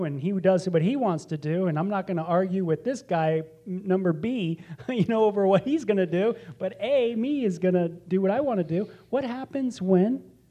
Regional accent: California, United States; And I was raised in this culture, and you were too. We're from Southern California.

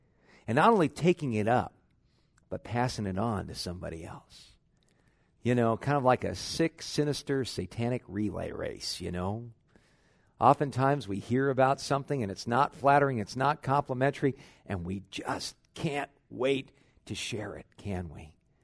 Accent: California, United States; We grew up in Southern California, so we rooted for the LA Dodgers.

